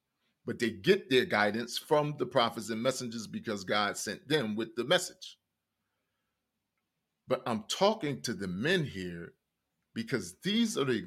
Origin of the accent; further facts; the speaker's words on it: Newark, New Jersey, United States; I grew up in Newark, New Jersey. This was never a thing that was respected. Not even in my neighborhood.